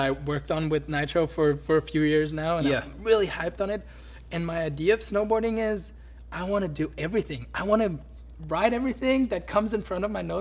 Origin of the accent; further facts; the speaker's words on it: Bavaria, Germany; English is a second language; I grew up a bit outside of Munich.